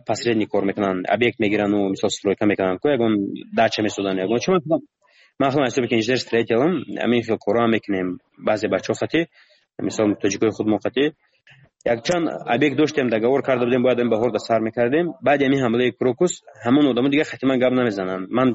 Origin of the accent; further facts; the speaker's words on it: Tajikistan; من گفتم من تاجیکم گفتم از تاجیکستانم